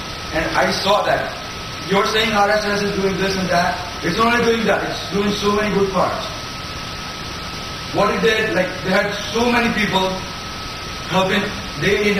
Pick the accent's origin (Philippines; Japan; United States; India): India; I'm not from IDR. I'm just an Indian.